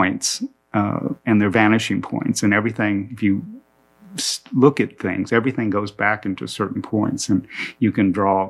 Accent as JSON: {"language": "English", "town": "Tulsa", "region": "Oklahoma", "country": "United States", "tie": "born there", "said": "I was born here in Tulsa, St. John's Hospital."}